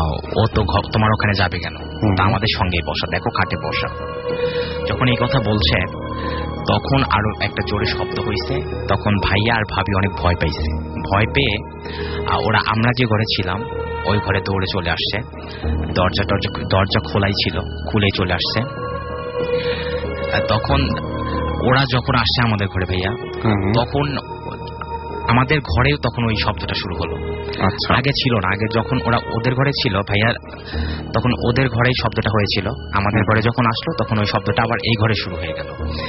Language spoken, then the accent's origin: Bangla; Chandnath, Rajshahi Division, Bangladesh; আমার গ্রামের বাড়ি সিরাজগঞ্জ জেলা বেলকুচি থানা চন্দনাথ গ্রাম।